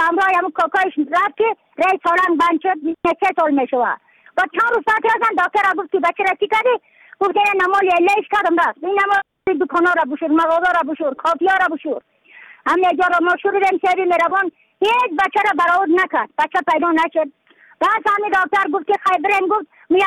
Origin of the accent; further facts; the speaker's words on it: Badakhshan, Afghanistan; از بدخشان هستم مرکز بدخشان ولسوالی اتل پایان